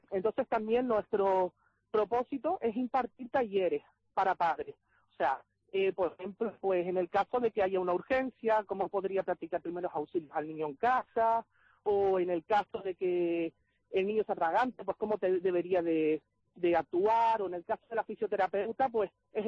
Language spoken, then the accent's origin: Spanish; Canary Islands, Spain; yo que soy de Gran Canaria